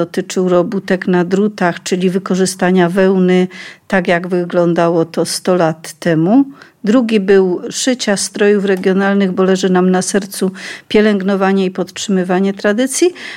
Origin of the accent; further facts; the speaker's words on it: Brenna, Silesian Voivodeship, Poland; Jesteśmy z Brennej, z naszej miejscowości, z naszego grona znajomych.